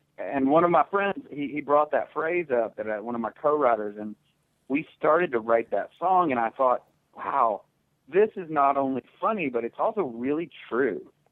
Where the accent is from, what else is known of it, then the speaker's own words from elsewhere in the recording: Atlanta, Georgia, United States; or even my hometown here in Atlanta, the place influences you very, very much.